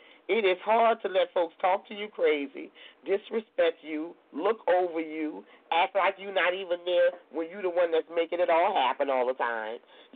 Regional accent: Louisiana, United States; now in California, United States; and I'm from Louisiana, and in Louisiana, you go there to visit, and you sitting on the porch

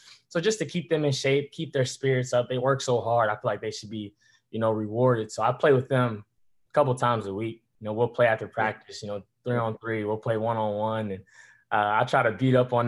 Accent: Indiana, United States; I grew up in Indiana, so basketball is everything.

